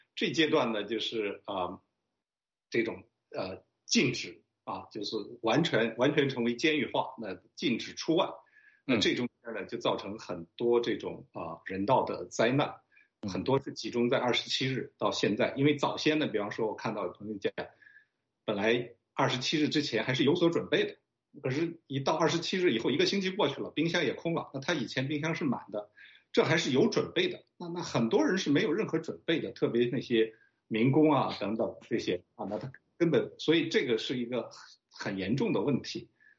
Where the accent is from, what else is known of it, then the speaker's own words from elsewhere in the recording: Xi'an, Shaanxi, China; 那我从小在那里长大，当然是非常关注那里所处的情况。